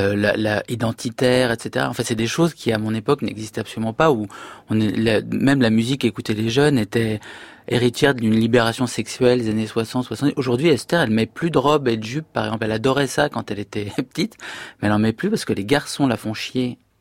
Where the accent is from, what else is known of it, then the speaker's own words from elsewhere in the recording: Brittany, France; also born or lived in Syria; en habitant à la fois dans un village en Syrie et en grandissant en Bretagne